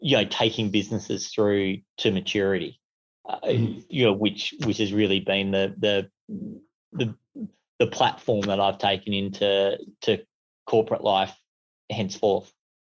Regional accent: Perth, Western Australia, Australia; also born or lived in Oregon, United States; Spent a little bit of time growing up in the States, in Oregon, where my dad did some studies at OU, but mainly here in Perth, Western Australia, where I did my schooling and went to the University of Western Australia.

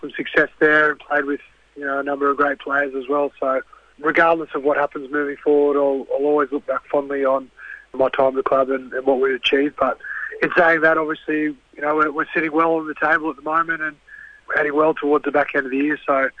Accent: Bega, New South Wales, Australia; That's obviously where I grew up in Bega and played most of my football.

